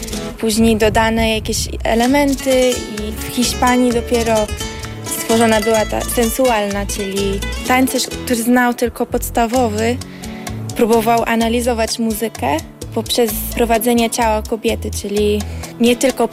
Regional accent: Lebanon; moved away as an adult; now in Poland; Ja pochodzę z Libanu i z Polski, czyli mój tata jest z Libanu, moja mama jest Polką. Poznali się tutaj, później... Mieszkałam tam całe życie i przyjechałam na studia.

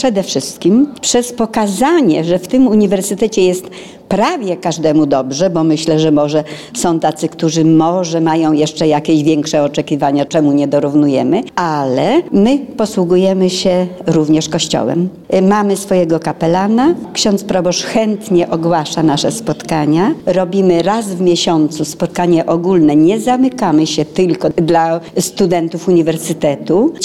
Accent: Opole Lubelskie, Lublin Voivodeship, Poland; jestem z Opola Lubelskiego.

